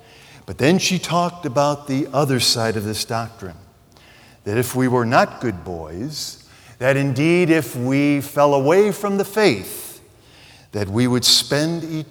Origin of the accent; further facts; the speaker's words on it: Detroit, Michigan, United States; I was raised in a Missouri Synod Lutheran home. I grew up in Detroit, Michigan.